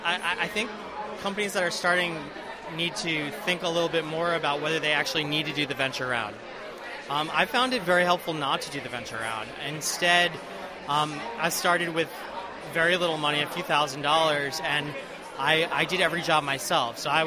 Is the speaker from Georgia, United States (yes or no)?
no; New York, United States; I'm from New York, grew up in New York, went to school in New York, and actually I wouldn't go back and change it.